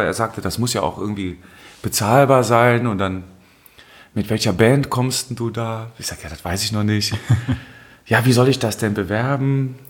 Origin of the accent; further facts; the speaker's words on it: Henneberg, Thuringia, Germany; Ich bin in Henneberg gern zur Schule gegangen